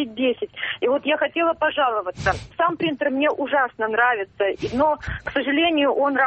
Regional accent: Saint Petersburg, Russia; я из Санкт-Петербурга.

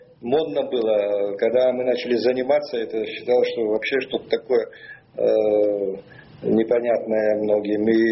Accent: Sukhumi, Abkhazia, Georgia; Но я так вырос в городе, в Сухум, где всякое было.

